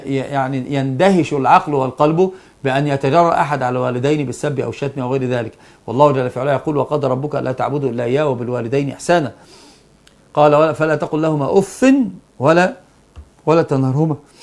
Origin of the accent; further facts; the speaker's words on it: Egypt; طبعا عندنا في مصر بالذات الخطا الفاحش الذي نقع فيه